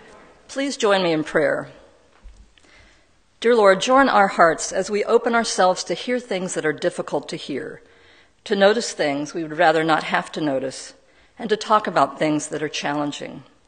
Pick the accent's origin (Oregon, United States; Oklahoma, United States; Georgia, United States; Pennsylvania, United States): Georgia, United States; Columbus; also born or lived in Fort Benning, Georgia; I was born in 1956 overseas as my father was in the army, but I was raised in the Deep South, in Columbus, Georgia, Fort Benning, Georgia.